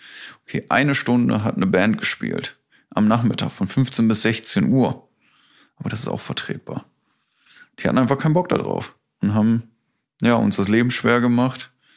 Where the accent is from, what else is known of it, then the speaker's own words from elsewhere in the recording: Kassel, Hesse, Germany; born there; Ich bin in Kassel geboren.